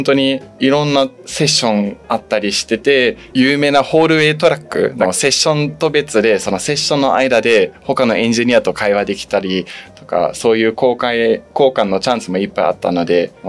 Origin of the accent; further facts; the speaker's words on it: Germany; ドミニック・ G さんが僕と同じドイツ人なので初来日だったらしくて